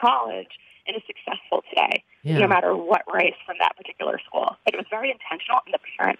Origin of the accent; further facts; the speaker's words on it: Boston, Massachusetts, United States; I grew up in Boston area, and it was pretty homogenous, mostly, I think, 98% white, the school system that I grew up in. I happen to be an African-American female